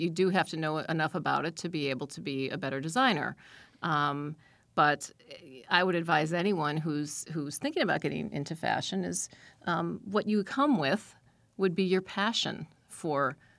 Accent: Milwaukee, Wisconsin, United States; But as a young person growing up in Milwaukee, I always loved sewing.

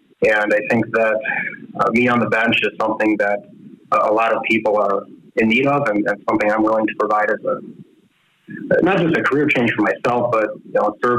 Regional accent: Chicago, Illinois, United States; Well, I was originally born and raised in the Chicago area in Illinois

